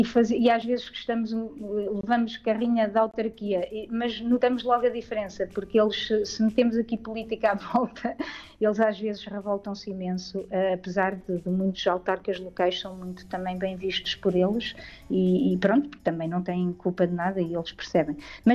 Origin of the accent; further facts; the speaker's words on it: Coimbra, Portugal; now in Leiria, Portugal; não sou de Leiria, eu até sou de Coimbra, vivo aqui em Leiria já há uns anos